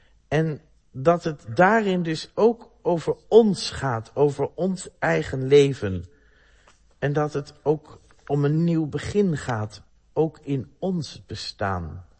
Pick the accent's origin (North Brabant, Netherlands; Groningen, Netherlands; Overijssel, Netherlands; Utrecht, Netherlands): Overijssel, Netherlands; Enschede; Bij ons in Enschede, met die textielindustrie, waar kwam al dat katoen vandaan?